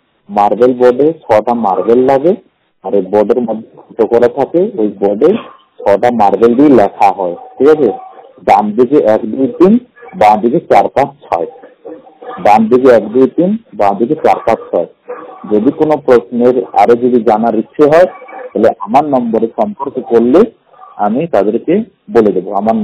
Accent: Allahabad, Uttar Pradesh, India; আমার বাড়ি হলো ইলাহাবাদ।

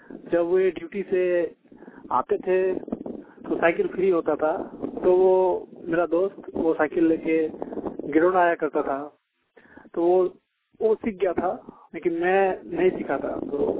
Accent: Jharia, Jharkhand, India; मैं झरिया प्रखंड का रहने वाला हूँ।

